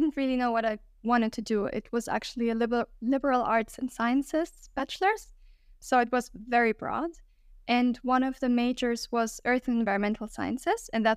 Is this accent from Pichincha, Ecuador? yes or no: yes; Quito, Pichincha, Ecuador; I'm from Ecuador. I'm half German, though. So I'm a hybrid, but I was born in Quito. And I went to the German school here. Then I went on to study my bachelor's degree in Germany